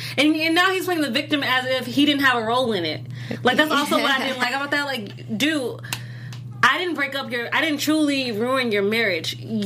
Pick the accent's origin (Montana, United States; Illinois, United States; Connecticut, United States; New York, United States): Illinois, United States; And I'm from Illinois, so you know what that is.